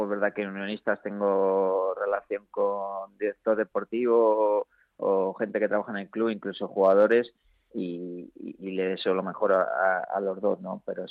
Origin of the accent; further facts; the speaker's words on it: Salamanca, Castile and León, Spain; Sí, y mira que yo al final soy de Salamanca y no está muy, muy lejos